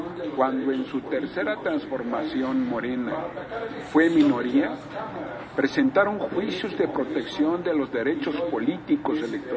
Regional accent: Querétaro, Mexico; fuera promulgado ahí en mi ciudad natal, en Querétaro

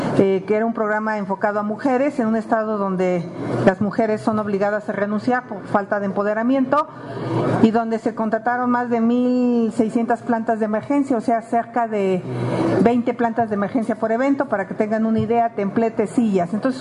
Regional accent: Hidalgo, Mexico; yo soy hidalguense, soy del Valle del Mezquital.

